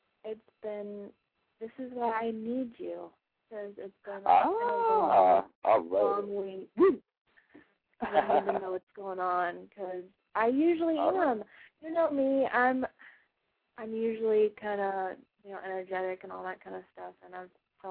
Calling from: Columbus, Ohio, United States; I'm calling from Columbus, Ohio.

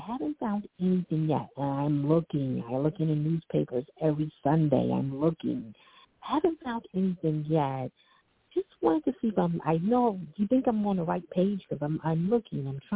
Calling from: Brooklyn, New York, United States; I'm calling from Brooklyn.

